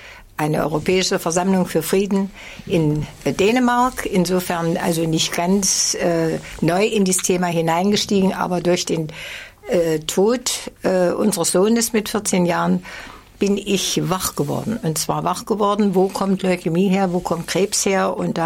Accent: Nordhausen, Thuringia, Germany; also born or lived in Eberswalde; Da bin ich sozusagen über Generationen verwurzelt. Mhm. Ich bin dann von Eberswalde, weil mein Vater im Krieg gefallen ist, nach Nordhausen zu meinen anderen Vorfahren.

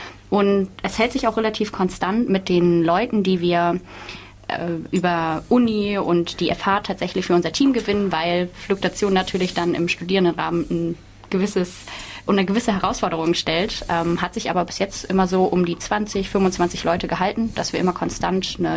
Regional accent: Hamburg area, Germany; Ich komme aus der Nähe von Hamburg

